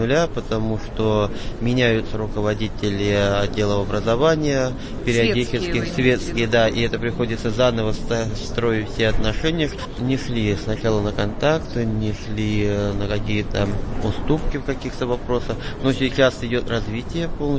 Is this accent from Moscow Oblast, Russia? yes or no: no; Tula Oblast, Russia; now in Pechora, Russia; город Печора. Служу там 2 года всего. Сам я туляк, приехал из Тульской области туда